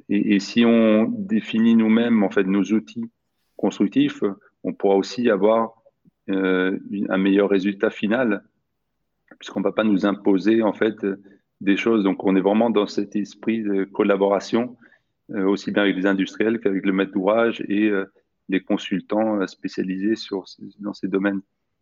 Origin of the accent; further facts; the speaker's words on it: Sweden; Moi, j'ai grandi en Suède, donc j'ai beaucoup joué au